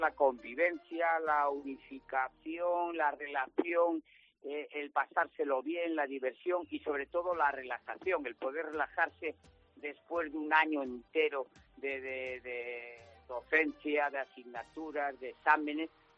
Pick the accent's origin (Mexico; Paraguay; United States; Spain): Spain; Castile and León; Yo, como sabéis, soy de Favero del Bierzo